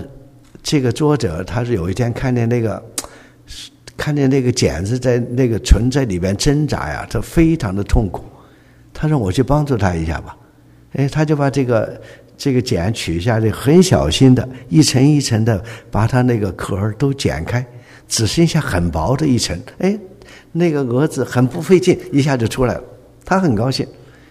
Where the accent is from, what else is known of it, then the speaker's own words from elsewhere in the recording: China; 你看我们中国人自己也说嘛